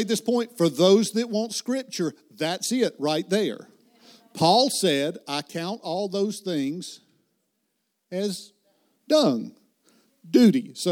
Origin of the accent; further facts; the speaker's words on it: the South, United States; I'm from the South, and so I don't pronounce everything quite clearly.